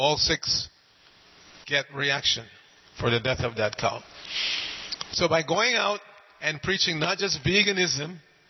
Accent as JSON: {"language": "English", "region": "New York", "country": "United States", "tie": "born or raised there", "said": "You know, I grew up in New York, and if you look at somebody the wrong way, why are you looking at me like that?"}